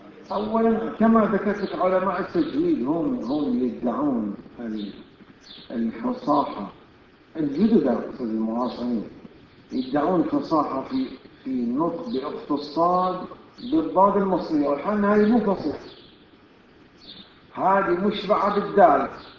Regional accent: Bahrain; لا الحجازيين لا العراق لا عندنا في البحرين لا مكان اخر

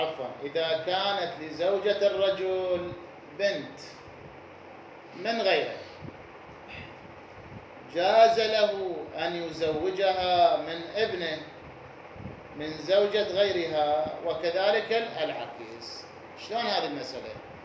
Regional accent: Iraq; نحن عندنا في العراق بكثرة

